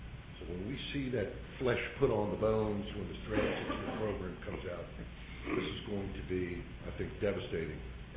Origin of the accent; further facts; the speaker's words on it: Virginia, United States; I was raised in Fairfax County, nice little quaint community at that time.